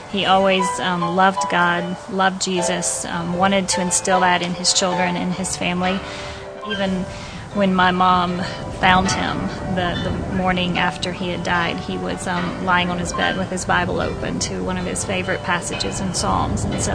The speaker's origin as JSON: {"language": "English", "town": "Atlanta", "region": "Georgia", "country": "United States", "tie": "born or raised there", "said": "So I grew up in Atlanta, Georgia, the youngest of two girls. My dad was a pilot for Delta Airlines, so we lived all of my life, most of my life, near the airport in Atlanta for his job."}